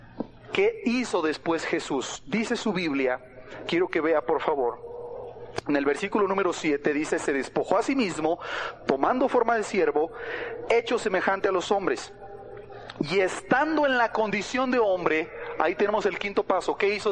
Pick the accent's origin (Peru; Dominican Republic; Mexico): Mexico; Somos buenos mexicanos, ¿no, hermanos?